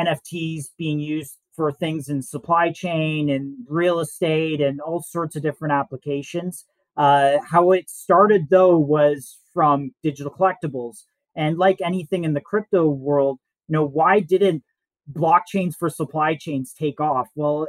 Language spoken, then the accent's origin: English; Toronto, Ontario, Canada; I am from Toronto.